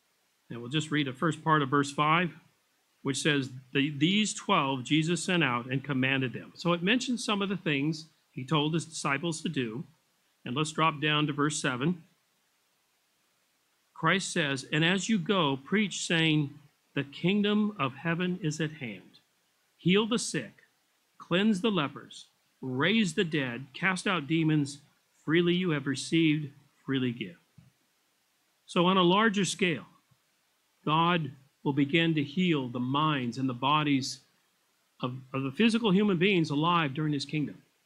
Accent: Pasadena, California, United States; I grew up in Pasadena.

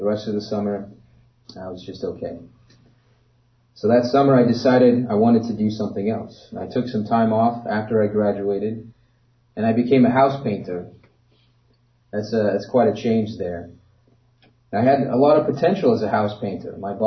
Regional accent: Sedro-Woolley, Washington, United States; I grew up in the Church of God. I attended with a small congregation in one of the most beautiful places in the world, a little town called Cedar Woolley, Washington.

